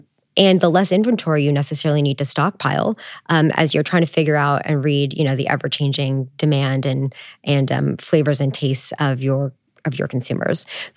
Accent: Canada; I'm Canadian, right?

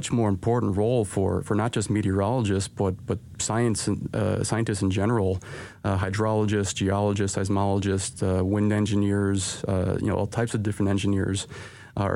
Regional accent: Midwest, United States; now in Chicago, United States; I'm originally from the Midwest, and I had always looked to get back towards to Chicago

